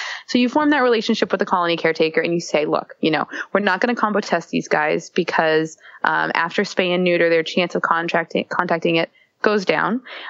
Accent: the South, United States; I'm from the South myself

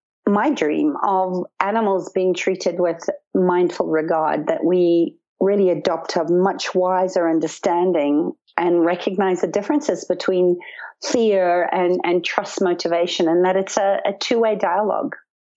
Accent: Zimbabwe; When I was young, I grew up in Zimbabwe on a farm in the bush and had a wonderful life, really connecting with nature.

